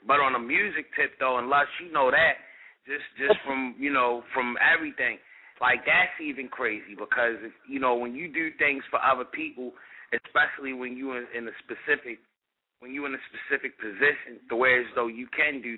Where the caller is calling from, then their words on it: Baltimore, Maryland, United States; Yo, I'm calling from Baltimore.